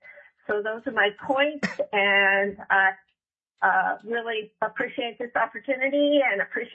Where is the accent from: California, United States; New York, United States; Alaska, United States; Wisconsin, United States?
Alaska, United States; Anchorage; I'm from Anchorage, and I'm testifying in support of SB 276